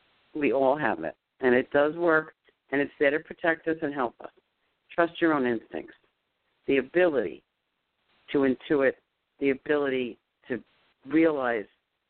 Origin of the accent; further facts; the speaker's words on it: New York, United States; Hello, Lena from New York, my hometown.